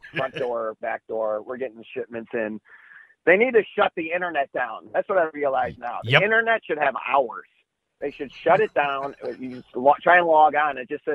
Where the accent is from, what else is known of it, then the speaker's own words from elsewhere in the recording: Chicago, Illinois, United States; we got along because we're both from Chicago.